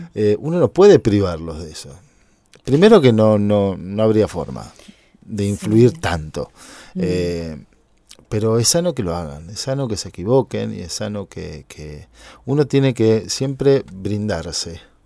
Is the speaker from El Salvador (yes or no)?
no; Argentina; Como argentino que lo ganemos